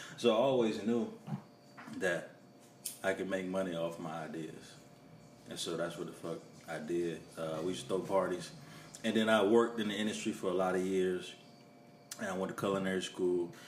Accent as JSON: {"language": "English", "town": "Columbia", "region": "South Carolina", "country": "United States", "said": "I was a kid. I'm from Gonzales Garden Projects, all right? You already grow up with some kind of defensiveness about you, right?"}